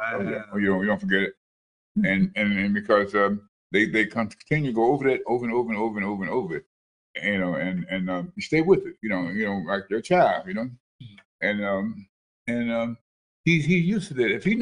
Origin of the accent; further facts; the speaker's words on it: Mississippi, United States; But damn Mississippi, but where my hometown.